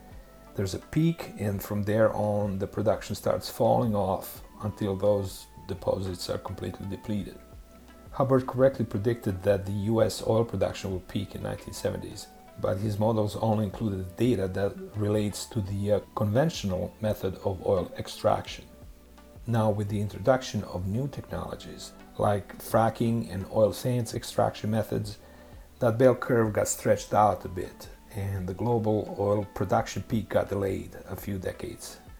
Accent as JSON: {"language": "English", "country": "Serbia", "tie": "born or raised there", "moved": "yes", "lives_now": "New York, United States", "said": "I was born in Serbia, a part of former Yugoslavia. I had a very happy, carefree childhood"}